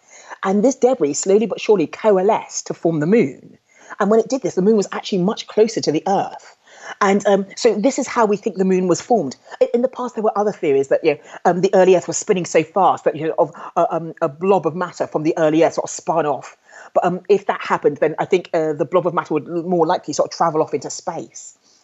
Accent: London, United Kingdom; I was brought up in London. So in a big city, you don't see many stars or other things, but you can see the moon.

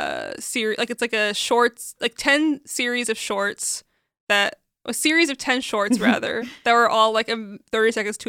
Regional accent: Syria; Yeah, I get Latino a lot, but I also get Persian a lot. I'm Syrian. I'm Arab

